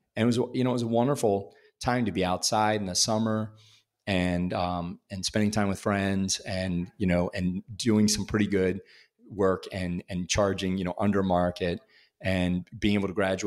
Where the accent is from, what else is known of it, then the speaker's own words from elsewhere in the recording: East Coast, United States; now in Chicago, United States; You know, I'm born and raised on the East Coast.